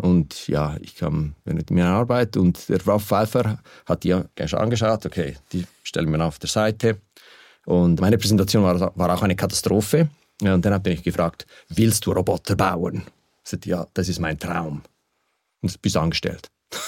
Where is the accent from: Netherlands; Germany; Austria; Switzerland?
Switzerland; Aargau; eigentlich bin ich im Kanton Aarg aufgewachsen, aber ging im Kanton Luzern in die Schule